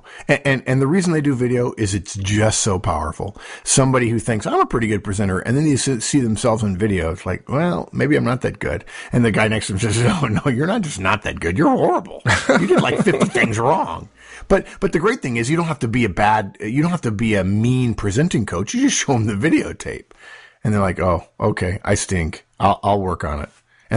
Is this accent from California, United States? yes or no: yes; Los Angeles, California, United States; When I was in high school, I grew up in Los Angeles.